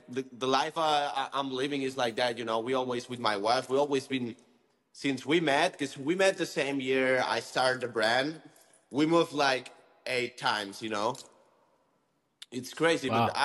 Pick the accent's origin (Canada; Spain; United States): Spain; Barcelona, Catalonia; it's also super near from my hometown in Barcelona